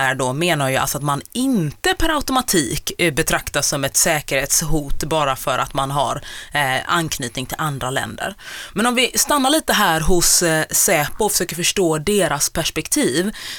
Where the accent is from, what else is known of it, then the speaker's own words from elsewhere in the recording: Sweden; born there; jag är ju född i Sverige men mina föräldrar är födda i Uganda